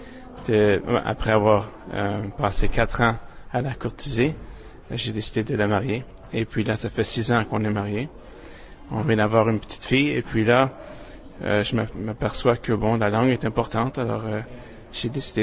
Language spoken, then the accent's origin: French; Canada; je suis Canadien. J'habite Edmonton, Alberta